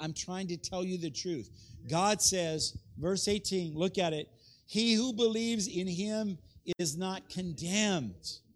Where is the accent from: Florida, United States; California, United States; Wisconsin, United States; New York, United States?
California, United States; And I am from Southern California, and I got Southern California clothes